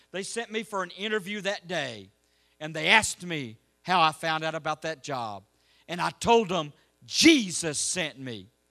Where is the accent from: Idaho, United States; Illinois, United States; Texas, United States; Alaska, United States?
Texas, United States; Now, I'm not like you. I'm from Texas where all the drugs are. Y'all don't have those problems in New York or New Jersey.